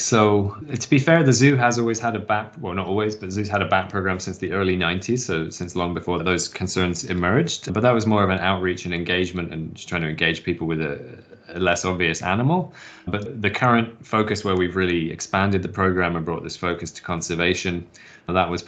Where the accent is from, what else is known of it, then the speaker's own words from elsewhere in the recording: England, United Kingdom; So I grew up in England and I have a really soft spot for the English countryside and the forest there.